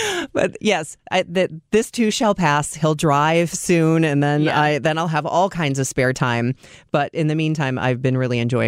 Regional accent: Chicago, Illinois, United States; I grew up in Chicago and now my daughter is there and I see what an amazing place Chicago is.

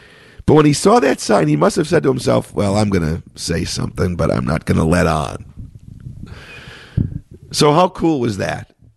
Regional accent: Chicago, Illinois, United States; And then he says this in my hometown, in Chicago.

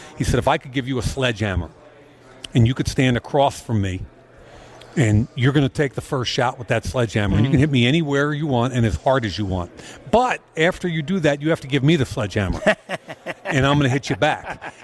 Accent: Philadelphia, Pennsylvania, United States; I grew up in Philadelphia, yep, and that's where the game always was.

